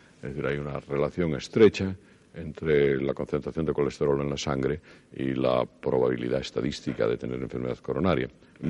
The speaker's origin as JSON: {"language": "Spanish", "region": "Asturias", "country": "Spain", "said": "siendo asturiano y una zona lechera, pues me encanta y bebo vasos de leche como agua"}